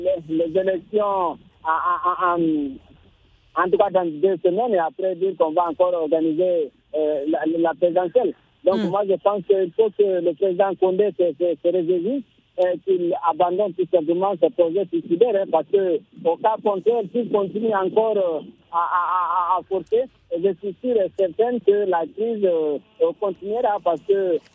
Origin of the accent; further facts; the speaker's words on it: Guinea; En tout cas, pour … tant que Guinéen que je me suis, moi